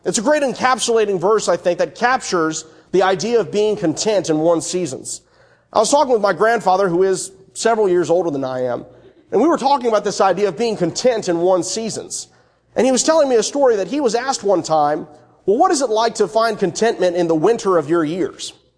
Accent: Virginia, United States; I grew up in Northern Virginia. We had somewhat harsh winters sometimes.

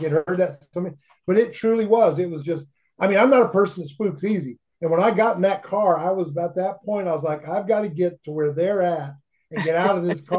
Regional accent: Michigan, United States; growing up, I grew up in Michigan, like Georgie mentioned, and we actually, my parents moved us into an old abandoned hotel at one point.

